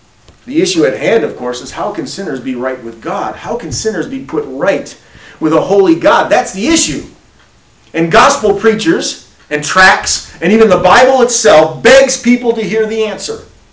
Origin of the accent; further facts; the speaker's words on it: Kenosha, Wisconsin, United States; Growing up in Kenosha, Wisconsin, one of the big things that I would do with my younger sister is I would catch a city bus and go downtown.